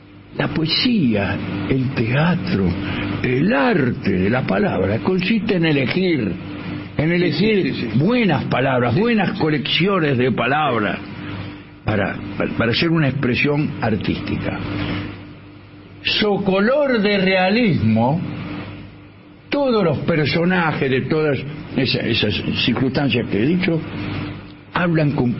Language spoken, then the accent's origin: Spanish; Argentina; Los argentinos tenemos esta... ¿Cómo somos los argentinos?